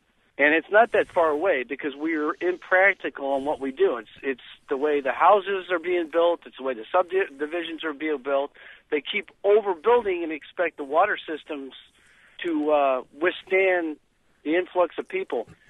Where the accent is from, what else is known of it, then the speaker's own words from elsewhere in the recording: California, United States; now in Morris, United States; I grew up in the Southwest out in the deserts of California, and they've always had a water problem